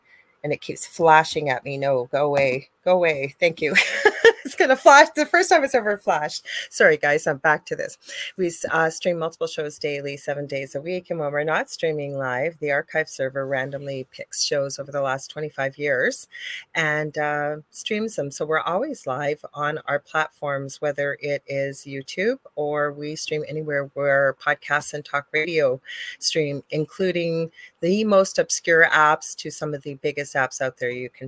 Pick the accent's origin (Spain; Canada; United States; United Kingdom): Canada; I'm a Canadian psychic medium.